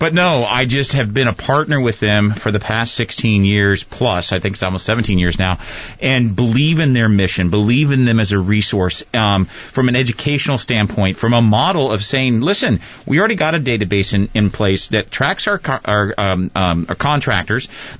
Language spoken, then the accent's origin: English; California, United States; moved away; I came from California originally years ago. That's where I grew up.